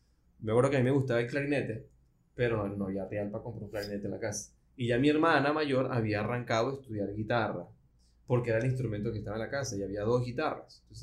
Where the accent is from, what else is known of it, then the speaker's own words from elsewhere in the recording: Barquisimeto, Lara, Venezuela; also born or lived in Puerto Ordaz; now in Caracas, Venezuela; Yo viví un año en Puerto Ordaz, tenía yo como dos años y medio. Tuvimos un año ya en Puerto Ordaz y de ahí nos fuimos a Barquisimeto y llegué a Barquisimeto de 3 años y medio, casi 4 años.